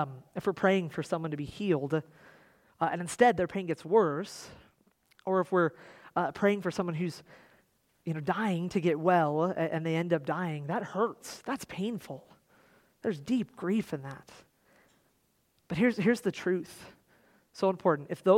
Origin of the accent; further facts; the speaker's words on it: Tremonton, Utah, United States; most of my life, I'm from Tremonton, so I've driven this direction.